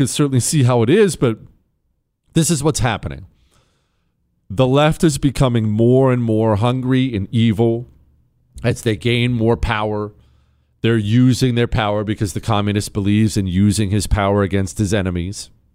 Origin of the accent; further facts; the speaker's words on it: Charlotte, North Carolina, United States; I'm from Charlotte.